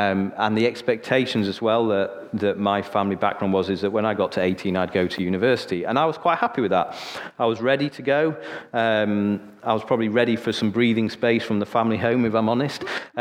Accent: Sheffield, Yorkshire and the Humber, United Kingdom; Now, I grew up in Sheffield, so I'm from the north, so I've got none of this north-south kind of like looking at the north going, oh, I don't like it.

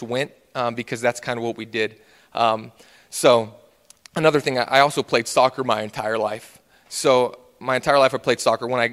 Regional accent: Winfield, Kansas, United States; now in Arkansas, United States; For the last 8 years, I've been living in Arkansas. I'm from Kansas originally. I grew up in Winfield, Kansas, which is just south of Wichita.

